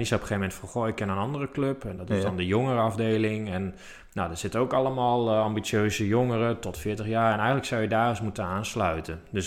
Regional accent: Groningen, Netherlands; Ja, precies, ik kom uit Groningen, maar dat hebben jullie vast wel gehoord aan mijn tongval.

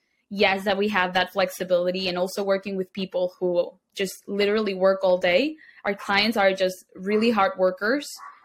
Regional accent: Caracas, Capital District, Venezuela; English is a second language; I am from Venezuela. Most of us in the team are from Venezuela. I am from the capital, Caracas. I have lived there my whole life. I'm just now visiting in Miami

